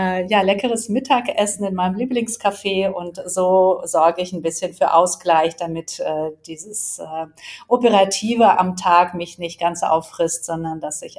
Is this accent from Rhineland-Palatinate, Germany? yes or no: no; Hamburg, Germany; Ich bin aus Hamburg